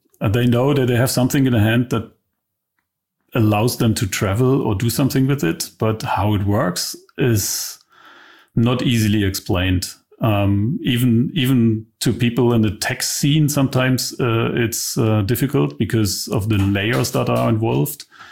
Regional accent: Germany; English is a second language; So I'm from East Germany.

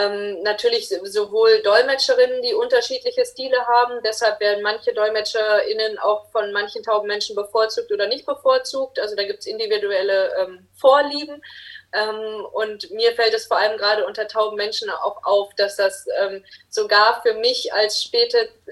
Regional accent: Düsseldorf, North Rhine-Westphalia, Germany; ich bin ja in Düsseldorf groß geworden und hatte da dann auch, weil ich da angefangen habe, Gebärdensprache zu lernen, auch einige so Düsseldorfer Gebärden da noch drauf

